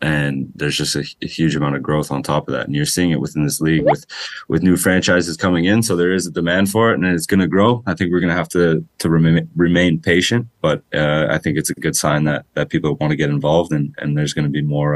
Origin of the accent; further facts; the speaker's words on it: Oakville, Ontario, Canada; growing up in Oakville in the GTA, there's always been an understanding that we have a ton of talent in this country.